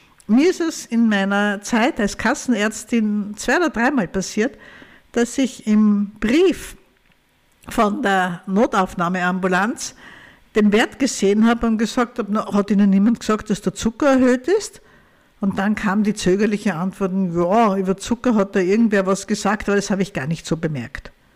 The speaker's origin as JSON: {"language": "German", "country": "Austria", "said": "Bei uns in Österreich ist es leider so, dass diese Diabetes-Schulungskurse, die so fein sind am Anfang, dass die weniger werden."}